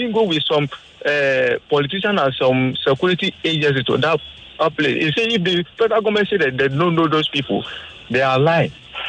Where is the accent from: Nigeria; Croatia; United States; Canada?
Nigeria; In fact, I'm not from that side, I'm from Northwest.